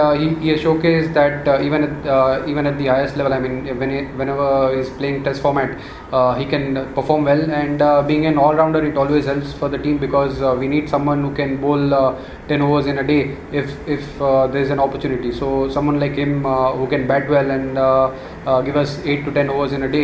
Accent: India; I think as an Indian batsman, we have enough exposure playing in the domestic circuit.

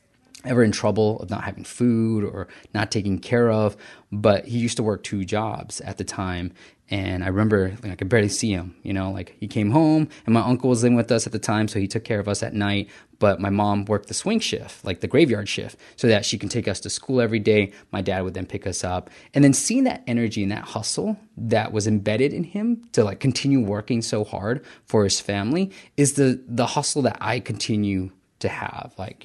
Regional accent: Fremont, California, United States; So we moved all the way to Union City, California. And I grew up in Fremont, California.

